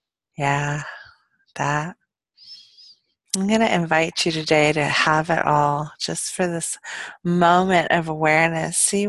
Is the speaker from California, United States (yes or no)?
yes; Palo Alto, California, United States; I grew up in Palo Alto, California